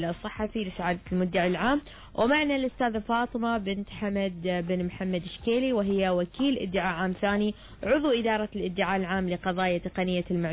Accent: Oman; نحن كمجتمع عماني

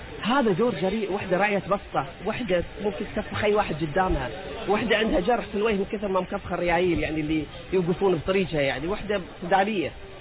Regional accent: Oman; عمان في قلبي وروحي. إني رايحة عمانية

